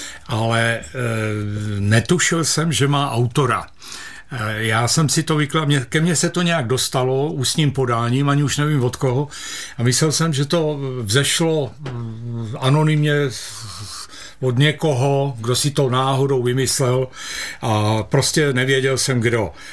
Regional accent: Hradec Králové, Hradec Králové Region, Czechia; já jsem taky Hradečák

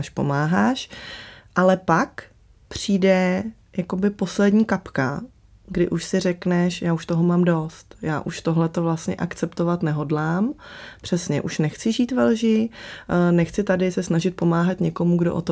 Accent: Slovakia; protože jsem ze Slovenska, tak samozřejmě jsme cestovali na Slovensko každý rok.

